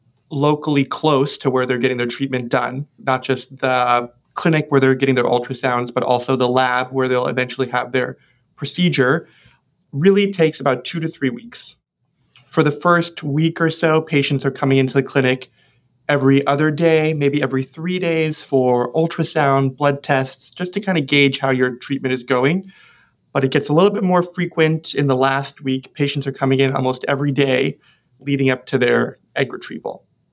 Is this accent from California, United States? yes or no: yes; California, United States; So the Bay Area, one of my favorite things about it is that it's one of the most diverse places in the world.